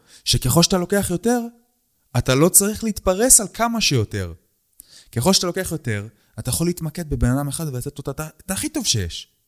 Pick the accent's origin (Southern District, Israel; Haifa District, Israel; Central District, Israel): Central District, Israel; Netanya; אני מנתניה, אני בא מהשכונות, אני בא מהמקום הזה, ההארדקור, הארסים, המכות.